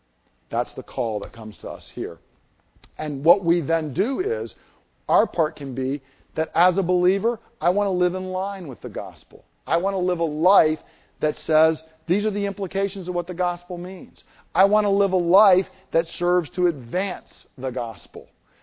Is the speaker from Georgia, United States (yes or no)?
yes; Georgia, United States; I grew up in Georgia. You can't get away from it in Georgia.